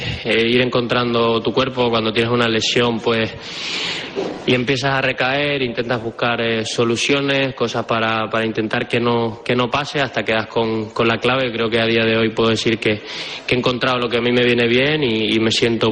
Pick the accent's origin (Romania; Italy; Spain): Spain; Canary Islands; La verdad que es un estadio que me gusta, porque es el de mi casa, el de mi tierra